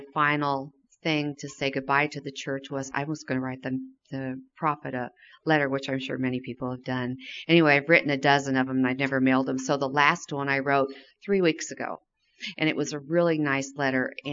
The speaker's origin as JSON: {"language": "English", "region": "Minnesota", "country": "United States", "said": "Steve is my husband, and this is our second year here, and we're from Minnesota."}